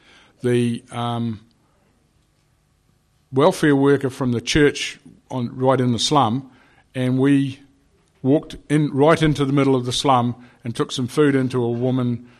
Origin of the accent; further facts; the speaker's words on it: Waiuku, Auckland, New Zealand; I'm from Waiuku, which is not that far from Papakura